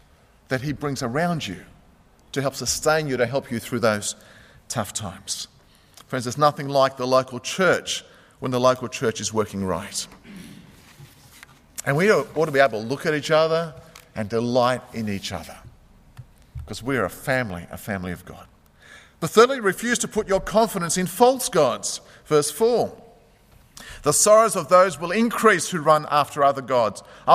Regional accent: Australia; born there; I was born in Australia, so I guess I'm a Christian.

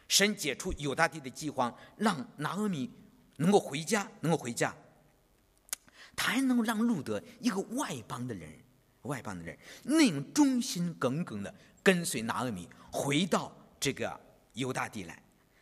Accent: China; 我们中国人都知道婆媳关系很难处理啊

